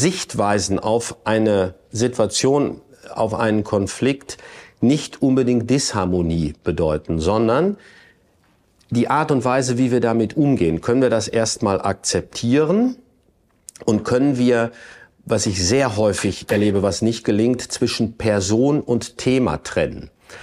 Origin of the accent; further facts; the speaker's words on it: Bielefeld, North Rhine-Westphalia, Germany; wir stammen hier aus Bielefeld und in Bielefeld wird nicht nur seit kurzem, aber im Moment sehr intensiv viel umgebaut.